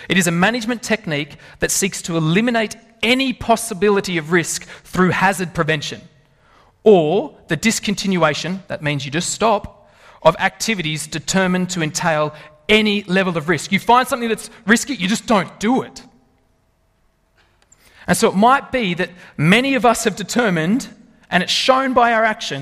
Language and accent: English; Lithgow, New South Wales, Australia; I'm from Lithgow, so it's not a surprise.